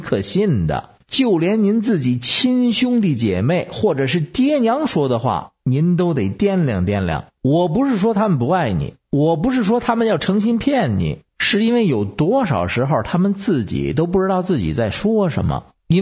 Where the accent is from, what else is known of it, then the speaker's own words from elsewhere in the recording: Beijing, China; 我是北京的